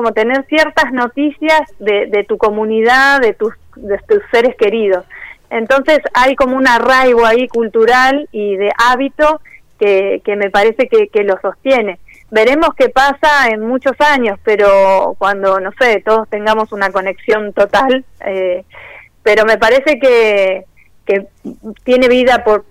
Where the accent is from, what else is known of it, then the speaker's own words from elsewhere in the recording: Bariloche, Río Negro, Argentina; also born or lived in La Rioja / Buenos Aires; yo nací en Bariloche, pero viví en La Rioja, después volvimos y después me fui a estudiar a Buenos Aires